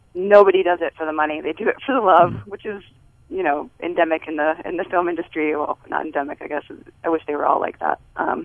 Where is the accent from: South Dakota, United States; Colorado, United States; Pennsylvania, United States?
South Dakota, United States; Sioux Falls; In Sioux Falls, yeah.